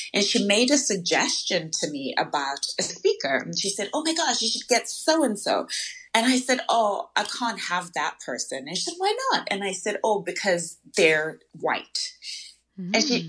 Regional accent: Zimbabwe; as a woman who is from Africa, I'm from Zimbabwe

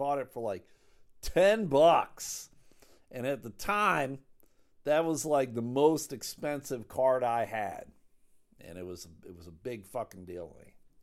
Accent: Buffalo, New York, United States; I grew up in Buffalo, so I'm a Buffalo Bills fan.

